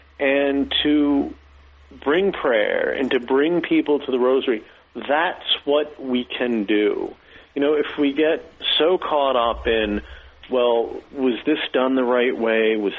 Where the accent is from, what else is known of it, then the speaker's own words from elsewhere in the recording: Albany, New York, United States; born there; Where I was born in Albany, New York, that was a place where a very famous preacher of the rosary was led by the Holy Spirit.